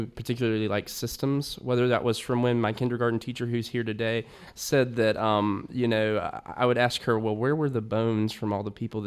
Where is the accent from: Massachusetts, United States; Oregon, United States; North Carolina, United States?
North Carolina, United States; unfortunately, I come from Appalachia. I'm Piedmont of North Carolina. We've seen poorest of the poor in those areas.